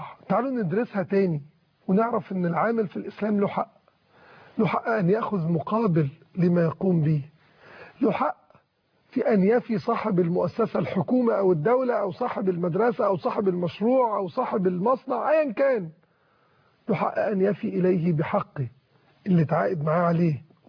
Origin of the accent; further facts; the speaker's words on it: Egypt; وعندنا في مصر 19 جامعة